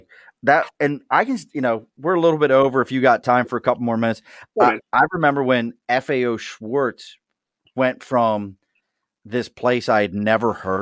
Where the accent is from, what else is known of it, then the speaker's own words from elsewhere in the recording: Dundalk, Maryland, United States; this was in Essex. I grew up in Dundalk.